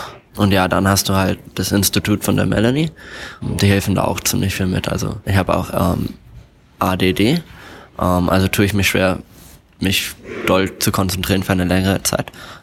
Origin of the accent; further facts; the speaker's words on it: Shanghai, China; also born or lived in Germany / Pakistan / Tianjin, China / Dubai, United Arab Emirates; Ich bin in Deutschland geboren, aber bin mein Leben lang rumgereist. Also gleich nach der Geburt war ich in Pakistan, dann war ich 4 Jahre in Tianjin. Dann sind wir umgezogen nach Shanghai, da habe ich 7 Jahre gewohnt